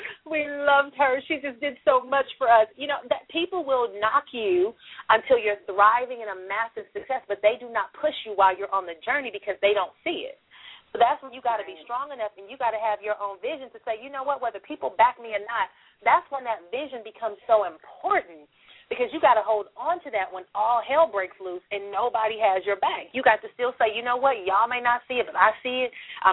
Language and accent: English; Los Angeles, California, United States; And, you know, we're from Los Angeles, so there's a million Cal States, Cal State LA, Cal State Fullerton.